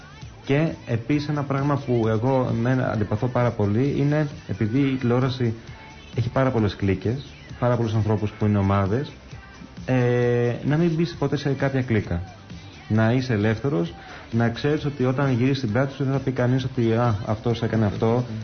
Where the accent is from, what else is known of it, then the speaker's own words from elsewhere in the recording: Athens, Attica, Greece; also born or lived in Brussels, Belgium; Έχω γεννηθεί στο Βέλγιο, ναι. Στις Βρυξέλλες και μεγάλωσα στην Αθήνα.